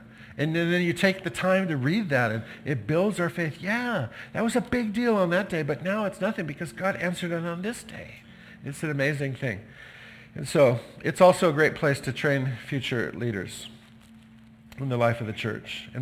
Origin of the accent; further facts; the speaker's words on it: Santa Barbara, California, United States; And I grew up in Santa Barbara. I go, I guess the beach is still in me